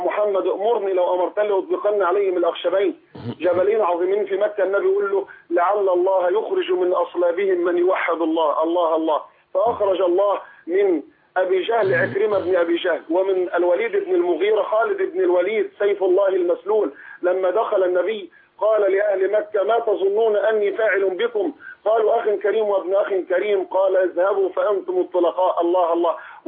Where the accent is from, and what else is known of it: Egypt; born or raised there